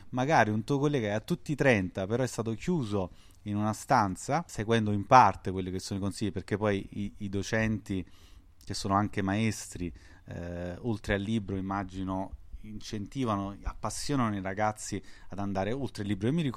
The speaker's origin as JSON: {"language": "Italian", "town": "Naples", "region": "Campania", "country": "Italy", "said": "Quindi io, per esempio, sono napoletano, ho fatto il mio percorso giuridico a Napoli."}